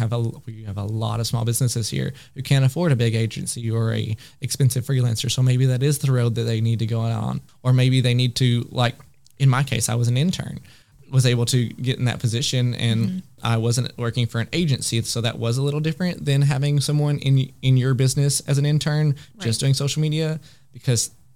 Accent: the South, United States; I'm from the South. I say y'all a lot.

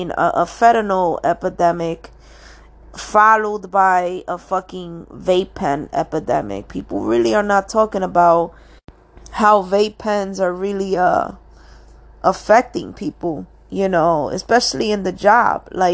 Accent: New York City, New York, United States; I come from the hood. I'm from Washington Heights, New York City. I was born 1985, you know.

